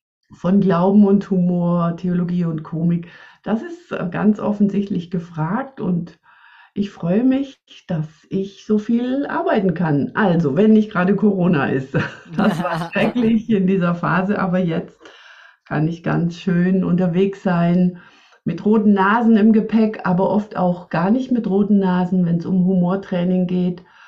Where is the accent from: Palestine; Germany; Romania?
Germany; Swabia; ich komme ja aus dem Schwäbischen.